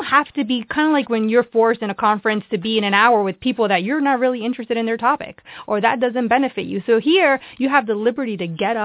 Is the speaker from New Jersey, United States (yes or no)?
yes; New Jersey, United States; now in Bay Area, United States; I'm actually new to the Bay Area. I come from New Jersey. I did do my undergrad at NGIT.